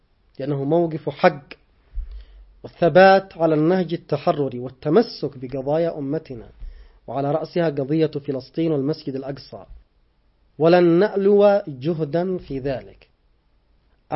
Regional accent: Yemen; بالنسبة لنا نحن كشعب يمني

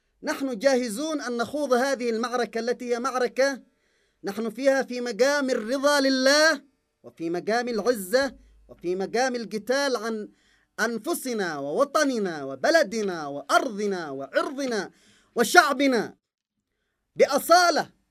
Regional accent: Yemen; ومستوى تفاعلنا كيمنيين وقناعتنا بضرورة أن نعيش الحرية التي أرادها الله لنا

